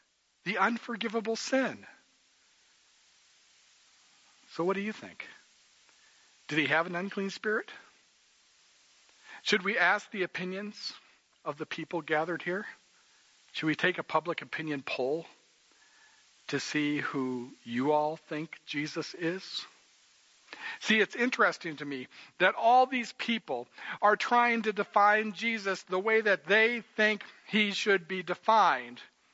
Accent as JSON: {"language": "English", "town": "Davenport", "region": "Iowa", "country": "United States", "tie": "born or raised there", "said": "She was on the back porch of the house that I grew up in Davenport, Iowa."}